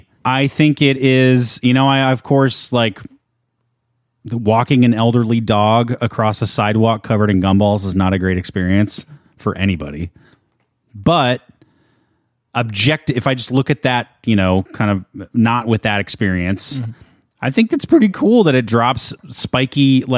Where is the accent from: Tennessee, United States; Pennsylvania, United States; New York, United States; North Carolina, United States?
North Carolina, United States; Pinehurst; I grew up in the Sand Hills region of North Carolina.